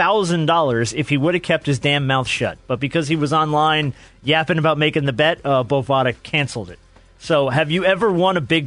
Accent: New Jersey, United States; I grew up in Jersey. We used to go to the boardwalk all the time

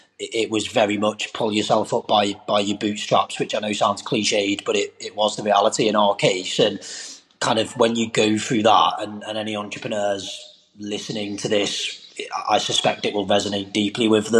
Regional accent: North West England, United Kingdom; So, I'm born and raised in Merseyside

